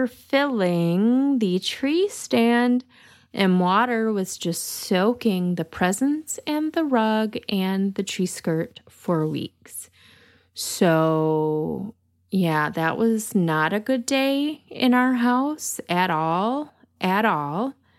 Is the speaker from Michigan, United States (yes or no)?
yes; Michigan, United States; accent: Michigan; if you're missing the sound of my Michigan accent